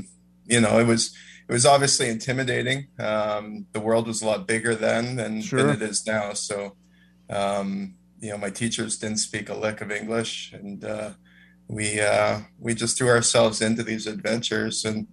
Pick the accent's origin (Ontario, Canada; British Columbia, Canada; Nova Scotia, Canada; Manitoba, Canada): Manitoba, Canada; Winnipeg; born there; I'm 42 now. I was born in 1980, just missed the 70s, glory days of punk rock in 1977. But I was born into a conservative hockey family in Winnipeg, Manitoba.